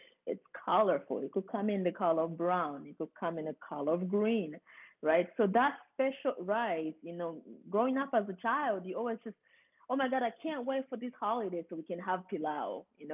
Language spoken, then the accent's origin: English; Burundi; moved away; also born or lived in Democratic Republic of the Congo; I was originally born from Democratic Republic of the Congo, but I was raised in Burundi due to war. My family had to escape my original country, which is Congo, and we decided to, and then we went to move to Burundi and live there for many years as refugees.